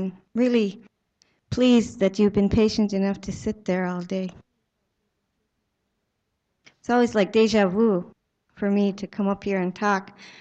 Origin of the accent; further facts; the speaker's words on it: Unalakleet, Alaska, United States; I'm an Inupiaq person, and I was born and brought up in Unalakleet.